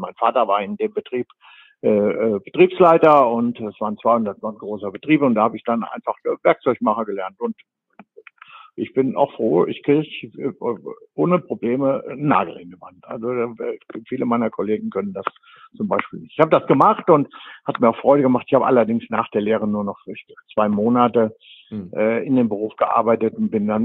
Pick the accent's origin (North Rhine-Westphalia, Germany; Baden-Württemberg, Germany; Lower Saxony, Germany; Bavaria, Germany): North Rhine-Westphalia, Germany; Nee, ich bin ja, also ich komme aus dem Sauerland, da gibt es 2 Vereine.